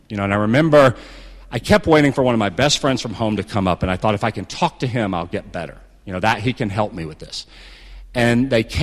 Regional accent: the South, United States; You know, growing up in the South, being, you know, having my background

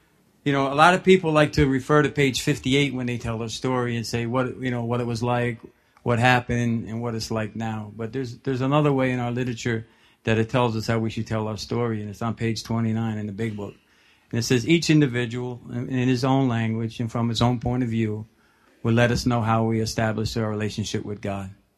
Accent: New Brunswick, New Jersey, United States; I was born and raised in New Brunswick in a predominantly African-American neighborhood, Puerto Rican neighborhood.

